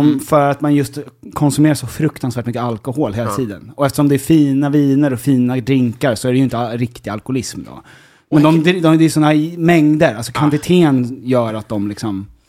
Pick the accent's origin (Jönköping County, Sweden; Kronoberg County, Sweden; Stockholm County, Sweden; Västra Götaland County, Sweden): Stockholm County, Sweden; Vi kommer från Danderyd och Bromma, så vi är båda i...